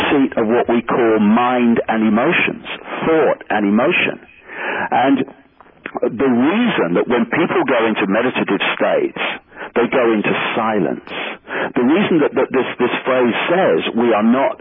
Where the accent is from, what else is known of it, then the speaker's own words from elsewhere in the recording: Leicester, East Midlands, United Kingdom; from Leicester, and this is my body, and this is what I look like, and this is who I am